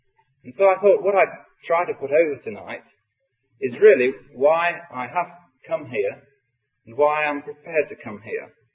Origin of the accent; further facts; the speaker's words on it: Draycott, United Kingdom; I think, to put you in the picture, I'm from Draycott, as many of you here know.